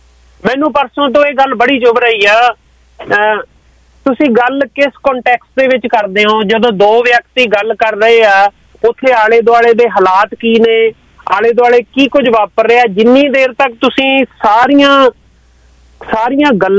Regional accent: Punjab, India; moved away; ਸਾਡਾ ਜੀ ਕਰਦਾ ਵੀ ਥੋੜੇ ਜਿਹੇ ਮਹੀਨੇ ਕੰਮ ਕਰਕੇ ਵੀ ਚਲੋ ਪੰਜਾਬ ਨੂੰ ਚੱਲੀਏ, ਕਿਉਂਕਿ ਅਸੀਂ ਉਸ ਮਿੱਟੀ 'ਚ ਵੱਡੇ ਹੋਏ ਹਾਂ।

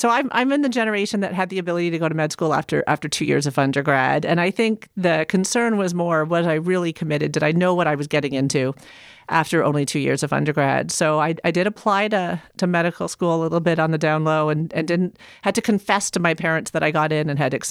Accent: Toronto, Ontario, Canada; also born or lived in United States; So I'm Canadian, even though I spent many years in the U.S. I did grow up in Toronto

